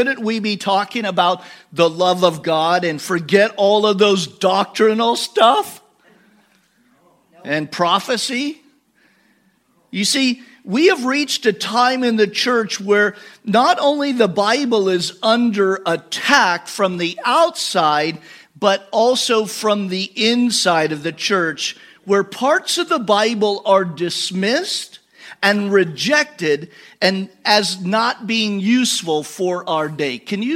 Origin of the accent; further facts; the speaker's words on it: Napa, California, United States; moved away as an adult; now in Myrtle Beach, United States; My wife and I were born and raised in Napa, so we're Northern California people, but we now live in Myrtle Beach, South Carolina.